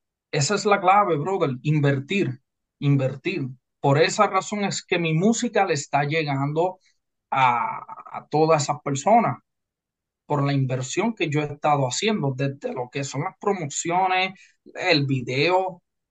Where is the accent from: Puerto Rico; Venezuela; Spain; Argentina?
Puerto Rico; Lajas; yo soy de Lajas, Puerto Rico.